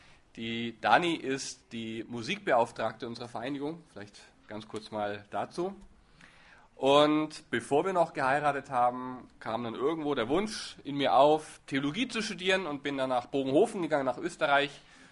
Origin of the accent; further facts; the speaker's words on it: Forchheim, Bavaria, Germany; ich bin ein Bayer, aber eigentlich ein Franke. Ja, weiß ich nicht, ob das noch zählt. Ein Oberfranke genau genommen aus der Stadt Forchheim. Dort bin ich aufgewachsen, groß geworden.